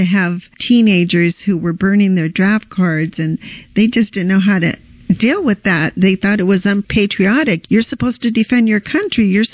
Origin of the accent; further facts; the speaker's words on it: Los Angeles, California, United States; Absolutely. I grew up in East Los Angeles, and my mother worked at Sears.